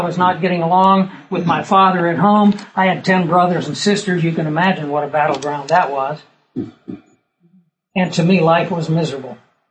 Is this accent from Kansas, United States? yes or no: yes; Kansas, United States; I grew up in the Flint Hills of Kansas, and my dad had a big ranch.